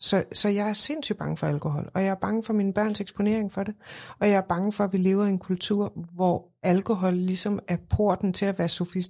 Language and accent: Danish; Odense, Region of Southern Denmark, Denmark; jeg er 45, jeg kommer fra Odense. Jeg gik på en lille privatskole, en lille katolsk privatskole